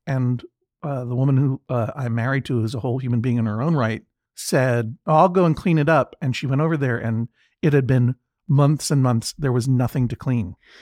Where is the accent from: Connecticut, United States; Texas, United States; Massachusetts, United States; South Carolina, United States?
Massachusetts, United States; Boston; It's my hometown.